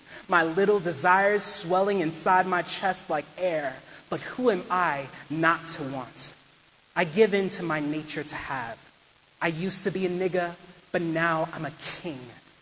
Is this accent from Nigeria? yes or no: no; Harlem, New York, United States; I'm from Harlem, and I'm a poet.